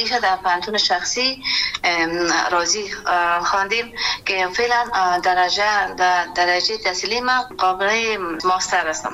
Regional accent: Kabul, Afghanistan; born there

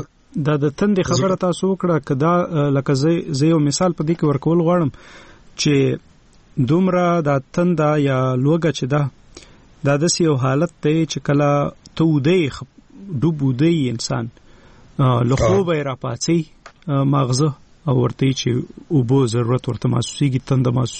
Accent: Khyber Pakhtunkhwa, Pakistan; زه د وزیرستان یم

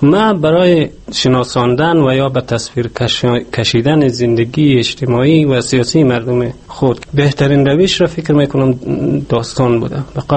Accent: Qarabagh, Ghazni, Afghanistan; now in Iran; حدود 35 سال پیش در ولسوالی قره‌باغ ولایت غزنی متولد شدم. سالهای ابتدایی تحصیلات خود در همون قره‌باغ سپری کردم. بعدش در سر جنگ ها مهاجر شدم به ایران

